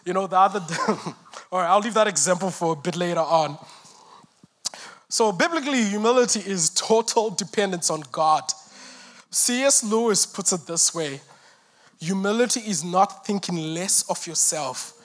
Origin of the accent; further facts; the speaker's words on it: Zimbabwe; Yeah. So I'm from Zimbabwe. I grew up in Zimbabwe.